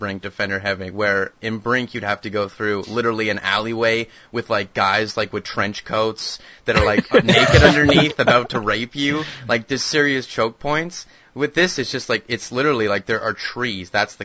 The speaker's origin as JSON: {"language": "English", "country": "Canada", "said": "I'm Canadian. We say Zed."}